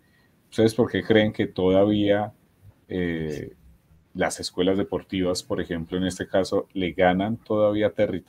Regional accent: Colombia; un país como el de nosotros, el colombiano

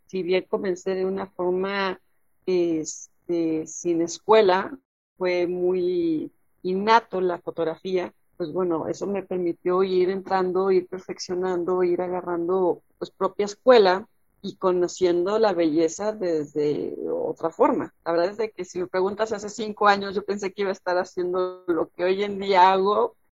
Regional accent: Mexico City, Mexico; soy mexicana, como bien les platicábamos, desde la ciudad capital, Ciudad de México.

